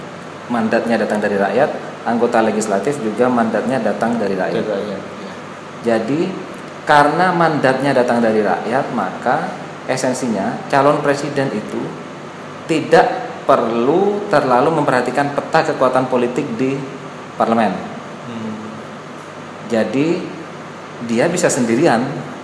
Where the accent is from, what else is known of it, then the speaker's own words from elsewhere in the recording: Sumenep, East Java, Indonesia; Di kampung halaman saya di Sumenep